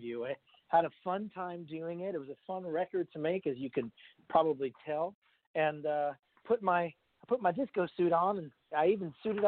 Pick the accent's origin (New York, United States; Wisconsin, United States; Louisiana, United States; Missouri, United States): New York, United States; Well, I grew up on Long Island, but I'm a Jersey boy at heart.